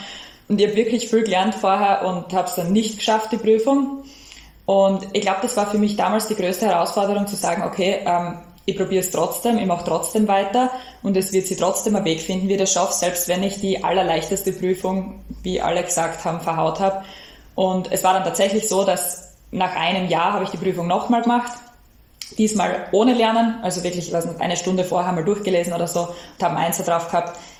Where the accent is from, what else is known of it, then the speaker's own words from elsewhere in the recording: Styria, Austria; ich komme aus der Südoststeiermark.